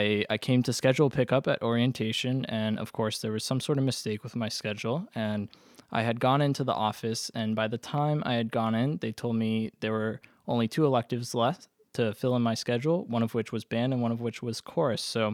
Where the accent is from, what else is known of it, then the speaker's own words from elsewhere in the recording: Oviedo, Florida, United States; I'm from Oviedo, Florida, which is a suburb of Orlando.